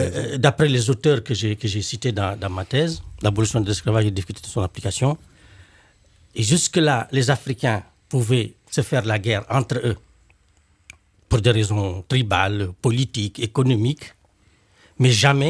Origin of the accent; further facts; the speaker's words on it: Mauritania; Je suis mauritanien